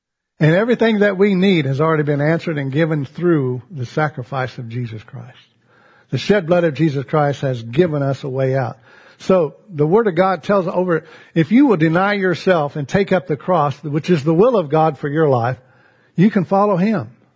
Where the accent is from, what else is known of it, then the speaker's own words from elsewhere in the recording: Lakin, Kansas, United States; We grew up together in Lakin, Kansas